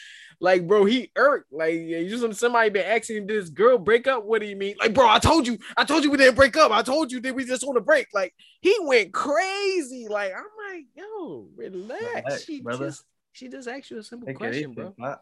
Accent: Philadelphia, Pennsylvania, United States; As a Philadelphian, I've been living in Philadelphia my whole life.

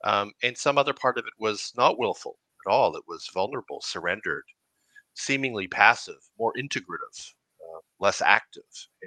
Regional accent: Canada; Certainly as a Canadian, I never thought in my life about who's a liberal or who's a conservative.

